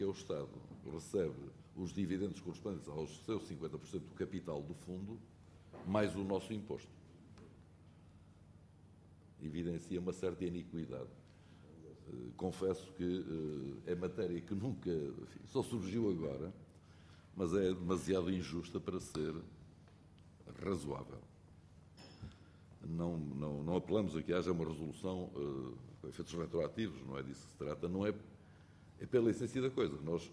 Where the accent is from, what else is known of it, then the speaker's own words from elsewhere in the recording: Sever do Vouga, Aveiro, Portugal; que é diferente do que acontece em Severo de Boga, que é a minha terra natal